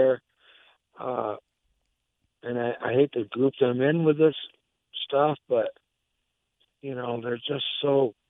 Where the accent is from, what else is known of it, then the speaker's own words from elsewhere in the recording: Texas, United States; I'm from Texas, so, you know, everything's better in Texas.